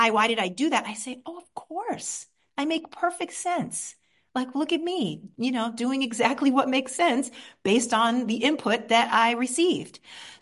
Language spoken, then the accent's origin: English; Queens, New York, United States; I'm from Queens. There were no ponies when I was growing up.